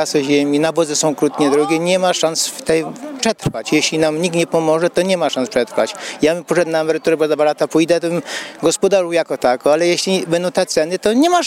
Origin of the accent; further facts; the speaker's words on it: Wola Mędrzechowska, Lesser Poland, Poland; Jestem z Woli Mędrzechowskiej … rolnik, producent mleka.